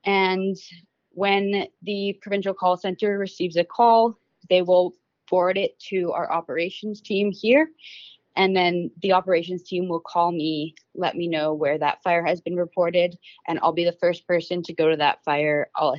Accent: 100 Mile House, British Columbia, Canada; I worked in my hometown 100 Mile House on the local unit crew for 3 years.

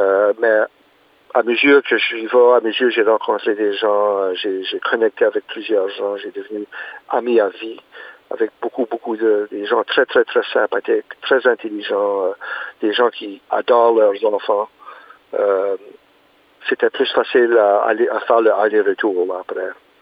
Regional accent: Moncton, New Brunswick, Canada; Quand je m'en ai retourné ici, au Canada, chez nous, à Moncton, j'ai eu beaucoup de difficultés.

